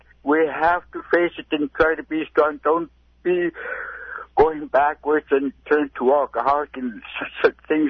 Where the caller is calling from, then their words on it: Napakiak, Alaska, United States; I'm calling from Nepakiak.